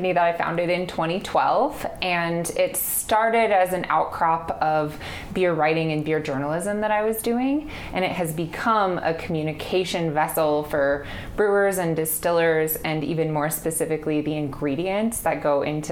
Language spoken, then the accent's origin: English; Colorado, United States; also born or lived in Oregon; basically I went to college in Oregon. I ended up home in Colorado, my home state, and wrote a book about the beer scene in Colorado